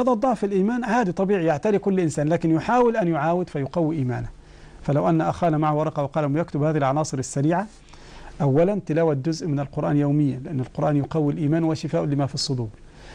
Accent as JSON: {"language": "Arabic", "country": "Egypt", "said": "المهر عندنا في مصر اسمه القائمة"}